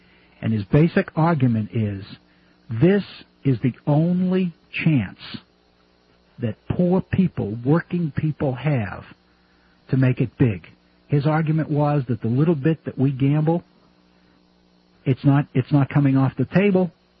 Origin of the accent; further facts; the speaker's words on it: Boston, Massachusetts, United States; I grew up in Boston. I grew up in a working-class family. My dad worked in a bakery